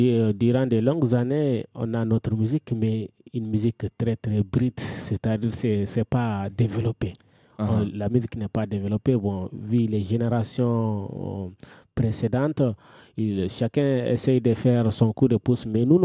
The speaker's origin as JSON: {"language": "French", "country": "Mali", "said": "chez nous, au Mali, on a une culture, une musique on n'a pas une industrie musicale chez nous."}